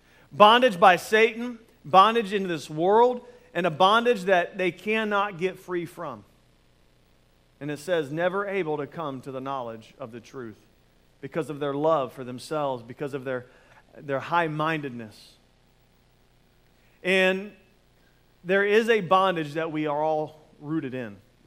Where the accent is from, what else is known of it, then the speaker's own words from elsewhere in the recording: Daytona Beach, Florida, United States; along with being born and raised in Daytona, my dad's a plumbing contractor.